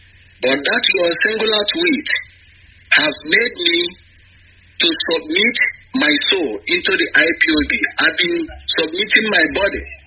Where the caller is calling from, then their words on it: KwaZulu-Natal, South Africa; I'm calling from South Africa, the coordinator of Indigenous People of Biafra, IPOB, KZN.